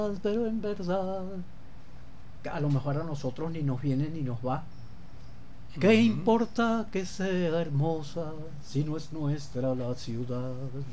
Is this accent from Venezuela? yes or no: yes; Caracas, Capital District, Venezuela; yo soy caraqueño también de nacimiento, yo nací en La Pastora, aquí en el Polvorín, y me encanta caminar por todos estos lados.